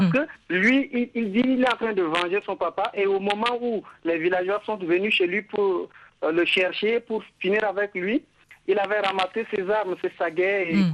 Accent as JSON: {"language": "French", "town": "Moundou", "region": "Logone Occidental", "country": "Chad", "said": "chez moi à Moundou, dans le sud du Tchad"}